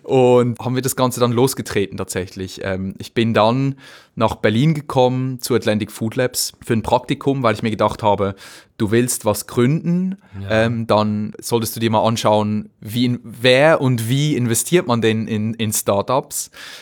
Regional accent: Zurich, Switzerland; ich bin im Zürcher Weinland aufgewachsen, im Dorf. Das ist nicht weit von Winterthur.

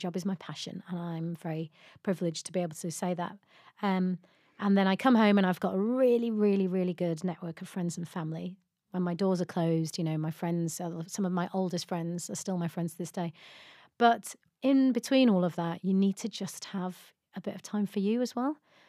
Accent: Yorkshire and the Humber, United Kingdom; I don't live in LA. Like, everyone in LA has a therapist. Mm. You know, I'm from Yorkshire.

